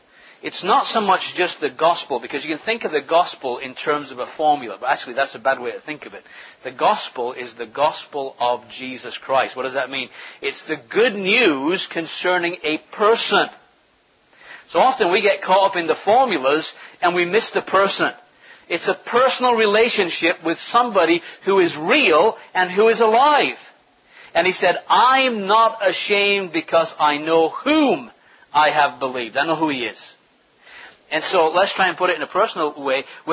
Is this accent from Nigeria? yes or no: no; England, United Kingdom; I might say I'm an Englishman, but what's an Englishman?